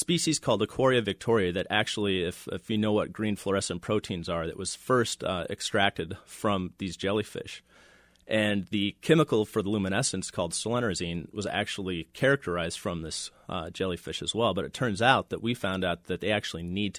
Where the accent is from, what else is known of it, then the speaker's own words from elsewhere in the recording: Washington, United States; Well, you know, I grew up in Washington State, so I actually never saw fireflies until I went to grad school.